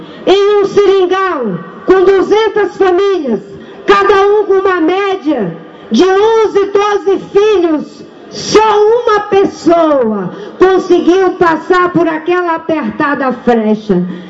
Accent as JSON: {"language": "Portuguese", "region": "Acre", "country": "Brazil", "said": "Comecei lá no meu estado do Acre"}